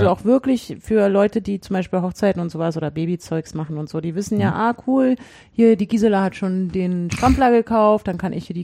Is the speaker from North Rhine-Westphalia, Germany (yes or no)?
no; Berlin, Germany; wir kommen alle aus Berlin